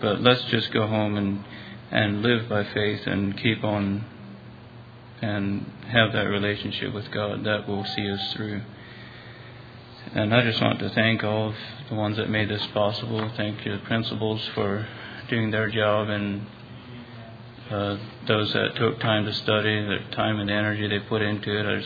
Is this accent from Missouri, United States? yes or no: yes; Missouri, United States; now in Pennsylvania, United States; from Central Missouri. I've actually been living in Pennsylvania for the last 4.5 months, moved in here because I have a special friend in here, I guess.